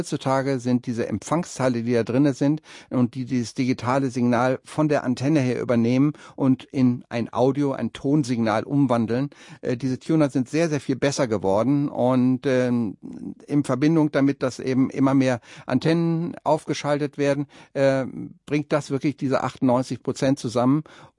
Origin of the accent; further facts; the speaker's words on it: Bielefeld, North Rhine-Westphalia, Germany; Bin ein paar Mal Richtung Bielefeld, meiner alten Heimat, hochgefahren